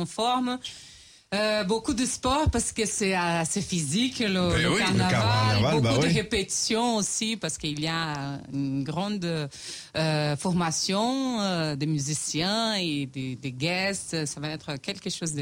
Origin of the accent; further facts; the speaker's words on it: Brazil; même moi que je suis brésilienne